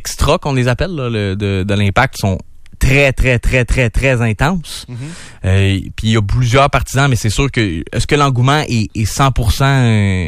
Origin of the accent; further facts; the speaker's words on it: Montreal, Quebec, Canada; Mais honnêtement, moi je viens de Montréal quand même.